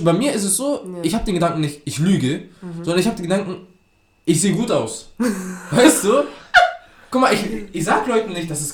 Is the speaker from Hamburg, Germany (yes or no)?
yes; Hamburg, Germany; ich komme ja aus dem Südteil in Hamburg, ne?